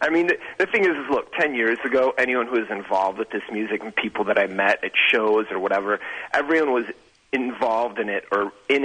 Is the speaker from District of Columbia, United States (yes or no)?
no; Chicago, Illinois, United States; Listen, I grew up in Chicago, and I definitely have vivid memories of, Comiskey Park